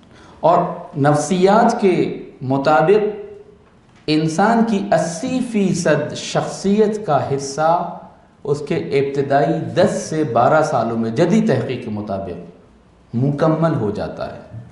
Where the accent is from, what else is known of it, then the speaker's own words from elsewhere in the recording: Karachi, Sindh, Pakistan; میں چونکہ بہرحال کراچی سے آیا ہوں تو ممکن ہے کہ میرے لہجے کو سننے میں آپ کو کوئی مشکل پیش آ رہی ہو.